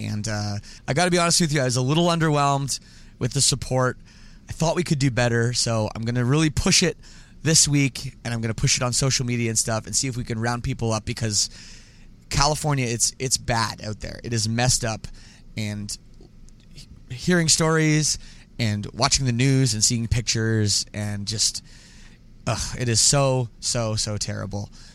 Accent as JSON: {"language": "English", "country": "Canada", "said": "I'm Canadian. We have our own."}